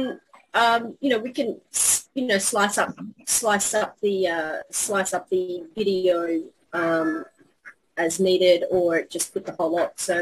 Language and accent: English; Australia; now in Japan; I've been in Japan for 20 years. I'm an Australian.